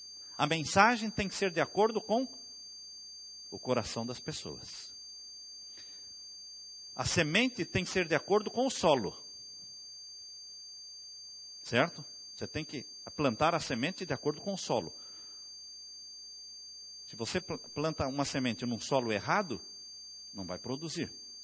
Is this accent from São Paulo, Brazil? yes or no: no; Telêmaco Borba, Paraná, Brazil; Na cidade onde eu cresci, em Telêmaco Borba, no Paraná, eu era um quando eu estava ali na minha idade, cheguei ali com 13 anos